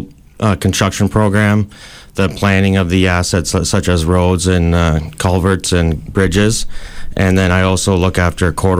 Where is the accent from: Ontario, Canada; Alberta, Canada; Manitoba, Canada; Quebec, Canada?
Ontario, Canada; Perth; also born or lived in Kingston; I live in Perth, and I'm from Perth, so I was in Kingston before that, so it was nice to move back home and work in my hometown.